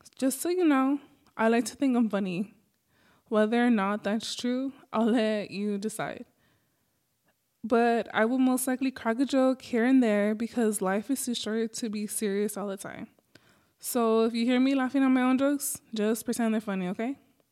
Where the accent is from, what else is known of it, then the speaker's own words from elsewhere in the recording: Los Angeles, California, United States; A little about me, I grew up in Los Angeles. My dad is from Mexico, my mom's from Guatemala, and I grew up speaking mostly English.